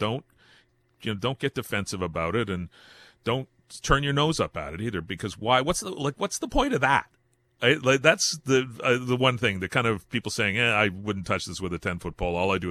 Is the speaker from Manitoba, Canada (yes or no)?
no; Hamilton, Ontario, Canada; Although healthier here in my hometown of Hamilton than it is down the road in Toronto.